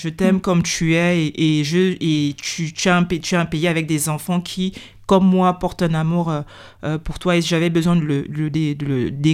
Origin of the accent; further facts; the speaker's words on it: Gabon; c'est à nous de dire que nous, on est des Gabonais à part entière. Et quel que soit ce qui est dit, ce qui est mis en place, on fait partie du Gabon.